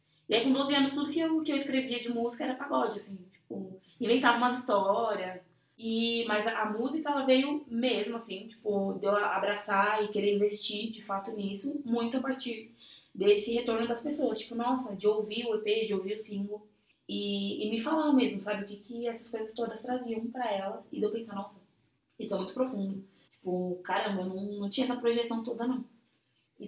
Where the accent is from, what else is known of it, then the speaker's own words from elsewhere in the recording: São Paulo, Brazil; sou lá do Grajaú, uma periferia da zona sul de São Paulo, né? Nasci lá e até hoje vivo por lá. Já morei em alguns outros lugares, mas sempre voltei pro Grajaú.